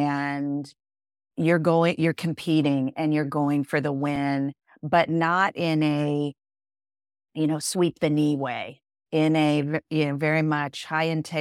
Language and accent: English; Spokane, Washington, United States; I grew up in Spokane, Washington, so Eastern Washington, pretty idyllic upbringing.